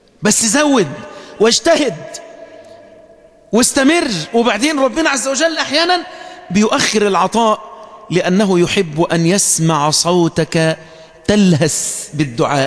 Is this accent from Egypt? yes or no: yes; Egypt; بلدنا مصر